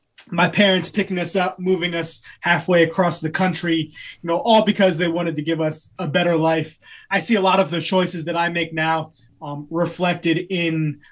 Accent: New Jersey, United States; Yeah, I was born in Bridgeton, New Jersey. Grew up outside of Philadelphia, dirty, relatively poor neighborhood.

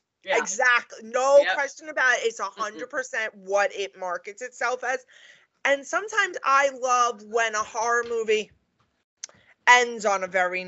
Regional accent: New York, United States; so as a New Yorker, my catchphrase has always been, you're done.

